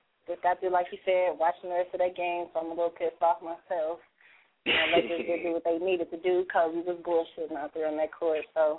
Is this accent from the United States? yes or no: yes; Chicago, Illinois, United States; also born or lived in Lancaster / Oklahoma / Oregon; But I was born out here in Lancaster, and then I moved out to Chicago, so I was raised out there.